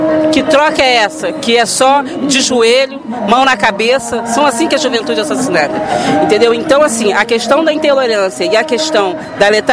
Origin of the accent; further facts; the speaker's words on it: Brazil; enquanto brasileira